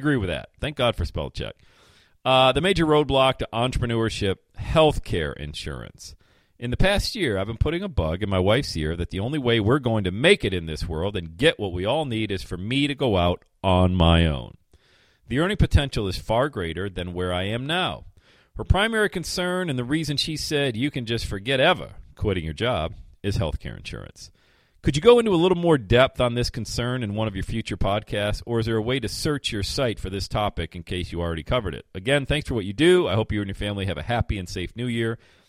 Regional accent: Bradford, Pennsylvania, United States; born or raised there

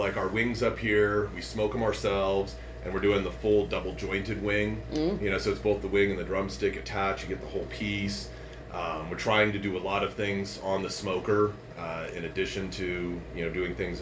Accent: San Diego, California, United States; I grew up in San Diego, and until I went to college in Connecticut, like, I didn't understand seasons.

